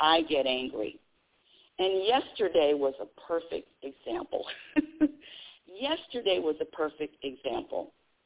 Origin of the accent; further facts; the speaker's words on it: California, United States; When I say really good, I mean I came from California, so enough said.